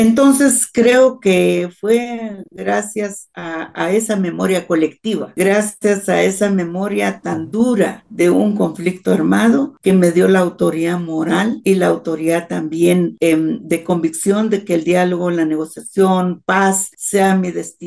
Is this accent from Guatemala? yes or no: yes; Guatemala; moved away; en Guatemala, en un bosque nuboso, donde conocimos el trabajo, conocimos la disciplina del tiempo, porque llueve mucho allá en mi tierra